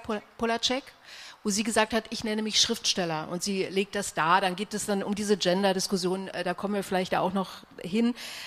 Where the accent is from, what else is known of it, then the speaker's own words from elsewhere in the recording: East Germany, Germany; wir sind alle aus dem Osten, ja, also wir sind alle 4 im Osten groß geworden